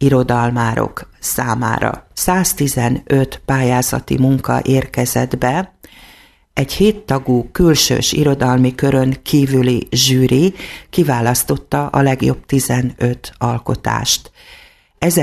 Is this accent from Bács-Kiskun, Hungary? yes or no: yes; Baja, Bács-Kiskun, Hungary; born there; now in Kiskunhalas, Hungary; Baján születtem, és Kiskunhalason élek már nagyon régóta. Tanyasi lány vagyok, tanyán nőttem fel